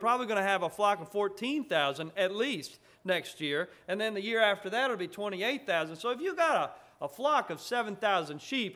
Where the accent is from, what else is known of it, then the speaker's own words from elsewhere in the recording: New Orleans, Louisiana, United States; I'm not a farmer. I grew up in New Orleans, and irony of irony, I pastor a bunch of farmers.